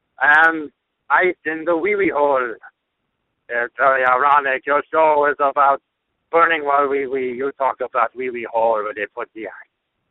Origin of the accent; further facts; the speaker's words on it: France; English is a second language; Don't think I say yes, yes, because I am French. You hear my outrageous accent?